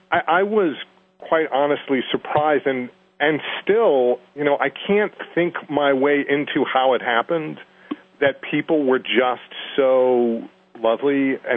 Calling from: Boston, Massachusetts, United States; I'm calling from beautiful Boston, Massachusetts.

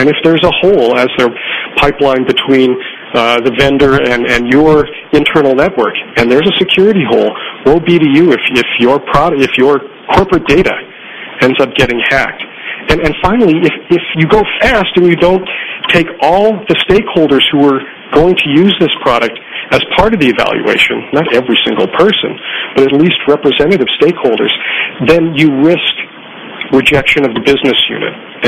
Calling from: London, United Kingdom; I'm calling from London.

